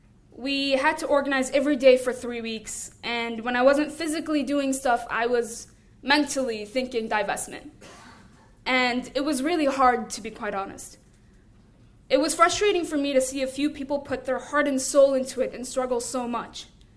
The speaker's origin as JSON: {"language": "English", "country": "United States", "tie": "born there", "said": "I would like to clarify that I was born in America, but I have a Palestinian citizenship."}